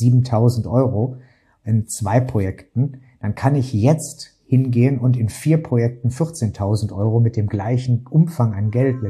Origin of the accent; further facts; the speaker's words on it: Krefeld, North Rhine-Westphalia, Germany; Ich komme selber aus Westdeutschland, Krefeld, die Stadt mit K, wie man das auch schon mal sagt.